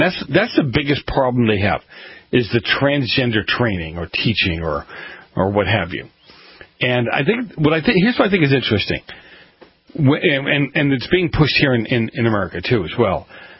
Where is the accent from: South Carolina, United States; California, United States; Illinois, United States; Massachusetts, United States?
Massachusetts, United States; Boston; Well, I was, you know, growing up in Boston, I always joked that we had more colleges per square mile than there were churches in the country